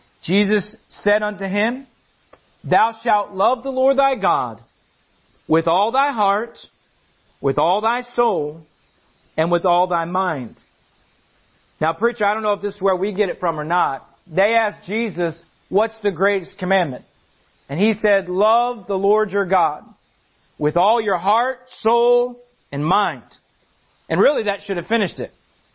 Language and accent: English; Philadelphia, Pennsylvania, United States; And we're from the Philadelphia area.